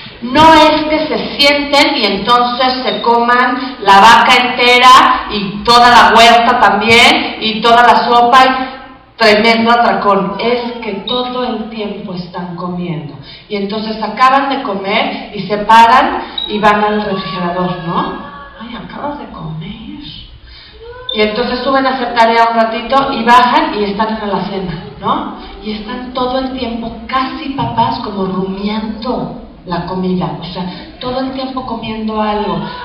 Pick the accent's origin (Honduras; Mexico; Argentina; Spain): Mexico; que es lo que nos pasa también mucho como mexicanos